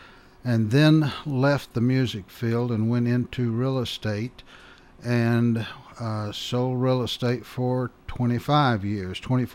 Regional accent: Nashville, Tennessee, United States; also born or lived in Mount Pleasant; I was born in or near Mount Pleasant, Tennessee, and lived until I was eight there, and then moved to Nashville and went to high school at Antioch High School, graduated there in 61

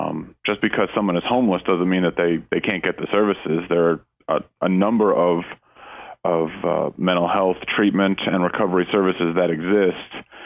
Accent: Maryland, United States; also born or lived in Florida; now in Tennessee, United States; I'm from Maryland. I've lived in Florida. I've lived all over the place, but I've lived in Tennessee for the last 6 years

